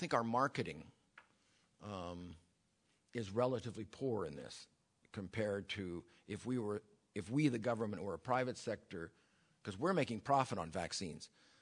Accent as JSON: {"language": "English", "region": "California", "country": "United States", "said": "I come from Marin County, California, where the mothers are screaming about vaccinating their babies."}